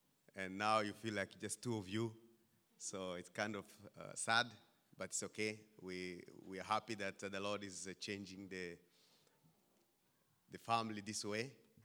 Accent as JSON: {"language": "English", "country": "DR Congo", "said": "I'm from Congo, the former Zaire."}